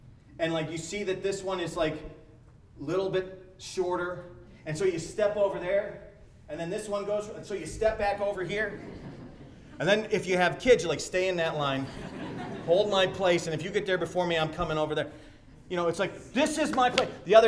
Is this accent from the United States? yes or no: yes; Buffalo, New York, United States; Now, because I grew up in Buffalo, my dad was a Yankee fan.